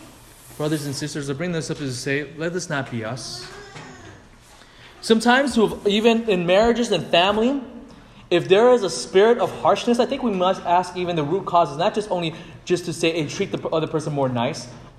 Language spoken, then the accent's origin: English; United States; born there; I'm ABC. I'm American-born Chinese, right? Even as someone, if we're even born poor, whatever else in America